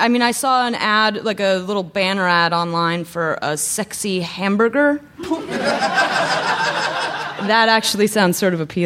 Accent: Los Angeles, California, United States; my mother was also born and raised in Los Angeles and we're like a very anti-Valley family for some reason

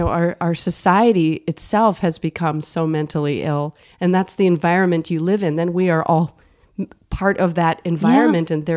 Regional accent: New Hope, Minnesota, United States; I'm Minnesota. Okay. Yeah. Suburbs of Minneapolis. New Hope.

